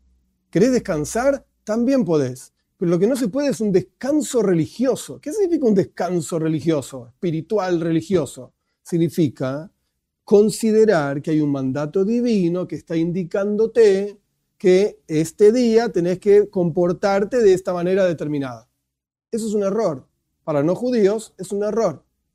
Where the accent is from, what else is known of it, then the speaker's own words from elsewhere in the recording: Argentina; Yo soy argentino, la única nacionalidad que tengo y me alcanza con una sola